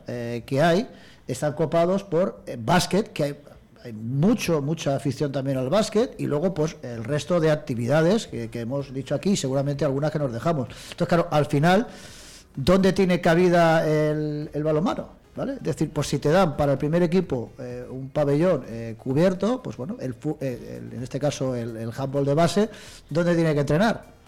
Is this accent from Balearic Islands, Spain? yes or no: yes; Marratxí, Balearic Islands, Spain; Yo es que soy de Marrachí, vivo en Marrachí, ¿vale?